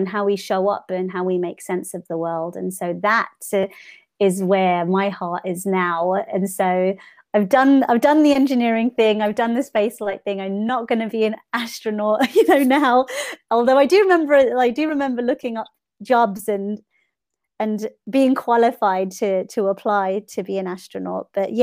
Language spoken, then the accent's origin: English; London, United Kingdom; now in Seattle, United States; So I was born and raised in West London, and grew up kind of really exploring the city. I went to school in Westminster and traveled on the bus and the tube every day, you know, as a child.